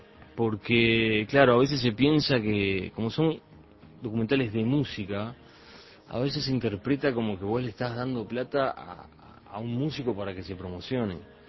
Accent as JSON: {"language": "Spanish", "country": "Uruguay"}